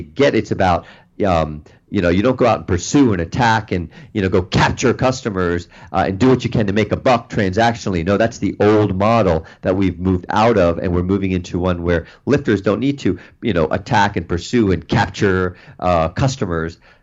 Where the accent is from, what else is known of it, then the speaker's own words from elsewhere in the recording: India; now in Washington, D.C., United States; from an Indian kid, moved to Washington, D.C., became an engineer, because you only have two choices as an Indian kid, right?